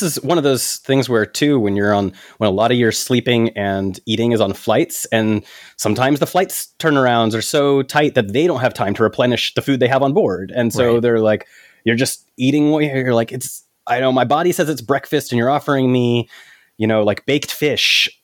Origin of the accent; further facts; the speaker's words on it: United States; Of course, you know, I'm American. We get weird about people's accents.